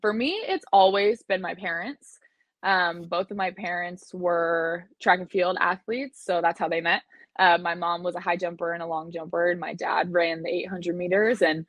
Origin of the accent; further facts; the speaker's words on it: Scotland, United Kingdom; And I'm like, actually, we're all from Scotland. You just can't tell by my voice that I was born there and I live there, you know?